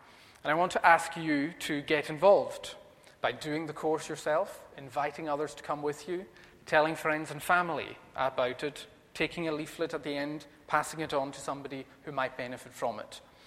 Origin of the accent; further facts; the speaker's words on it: Stornoway, Scotland, United Kingdom; now in Inverkip, United Kingdom; If you're trying to place the accent, I live in Inverkip, but I'm originally from Stornoway in the Western Isles